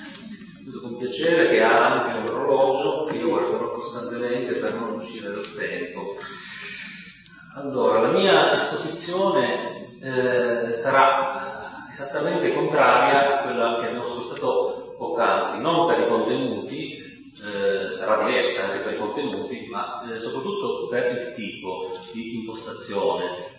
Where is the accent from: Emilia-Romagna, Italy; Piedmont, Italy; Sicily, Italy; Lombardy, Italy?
Piedmont, Italy; Vercelli; la poetica della pianura, la poetica della cultura vercellese, del paesaggio vercellese. Così come la mia terra è fatta di molti colori